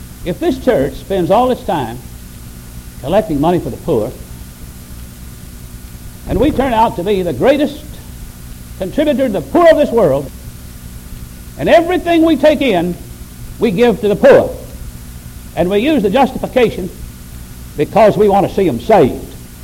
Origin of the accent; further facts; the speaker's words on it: Batesville, Arkansas, United States; I was raised up around Batesville, Arkansas, and they have something up there that's called onyx marble.